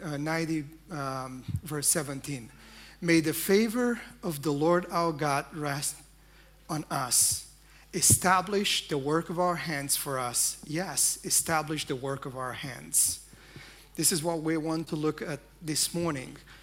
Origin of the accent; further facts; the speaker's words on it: Romania; English is a second language; I have to admit it's a stretch for me to speak in English, since my first language is not English. But this is how we worship back in Romania in my church.